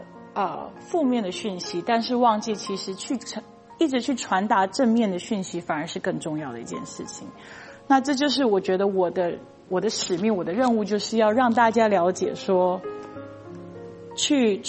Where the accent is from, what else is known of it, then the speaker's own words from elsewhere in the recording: Taiwan; now in United States; 然后当他们发现我其实是来自台湾，我89年前才来到美国